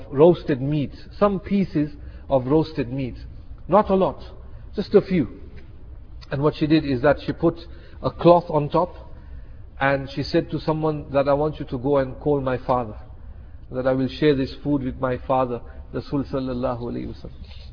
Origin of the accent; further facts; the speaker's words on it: Lusaka, Lusaka Province, Zambia; born there; I am also from Africa, born in Zambia and Lusaka.